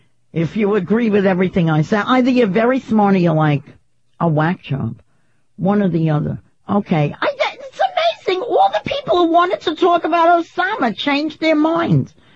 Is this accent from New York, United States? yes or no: yes; New York City, New York, United States; I live in Queens now. Oh, you do? But I grew up in Bayside.